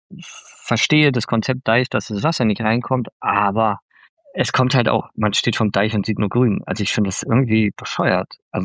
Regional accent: Berlin, Germany; ich komme aus Berlin.

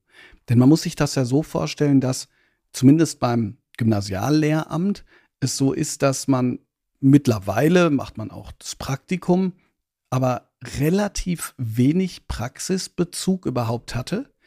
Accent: Hagen, North Rhine-Westphalia, Germany; Ich bin in Hagen zur Schule gegangen. Hagen kann man sich als eine Stadt aus dem Ruhrgebiet vorstellen, von der ich immer noch nicht verstehe, warum sie nicht in die Top 10 der hässlichsten deutschen Städte aufgenommen wurde.

